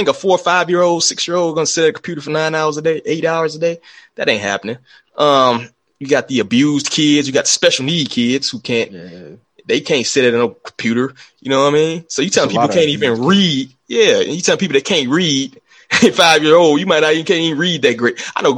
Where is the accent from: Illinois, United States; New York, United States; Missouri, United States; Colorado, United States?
Illinois, United States; Chicago; I'm from Chicago, right? In Chicago, this is this might be the safest place for these kids to be in some of these neighborhoods, right?